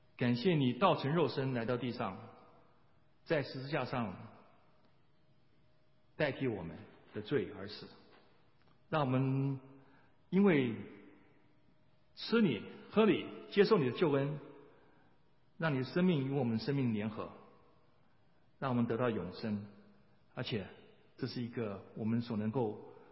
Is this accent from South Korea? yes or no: no; Taiwan; 我是从台湾来的，我们在台湾现在还是见面呢，见到就说你吃饱没？